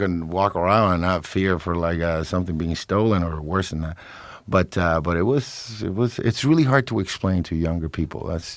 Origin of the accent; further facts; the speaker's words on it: Puerto Rico; growing up in Puerto Rico, I grew up around a time that it was really interesting because it was the early 70s